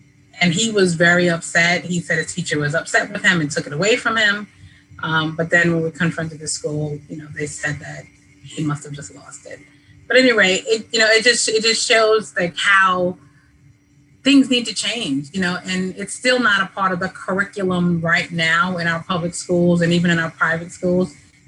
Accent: New York City, New York, United States; I grew up in East Elmhurst, Queens.

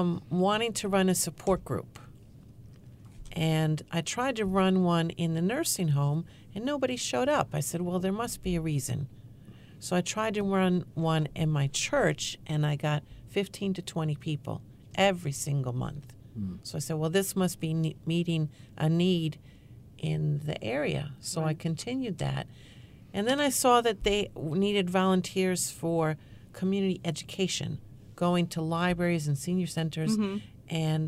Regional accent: Chicago, Illinois, United States; born there; accent: Midwest twang; also born or lived in Indiana, United States / St. Louis, United States; I was born in Chicago, went to school in Indiana. Then I taught 7th grade English in St. Louis at a Lutheran school. Wanted to make more money, so I moved east.

